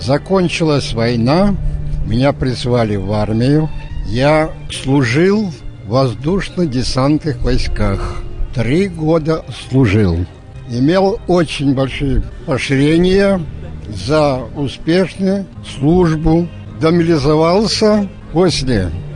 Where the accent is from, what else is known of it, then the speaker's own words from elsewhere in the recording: Ukraine; сам украинец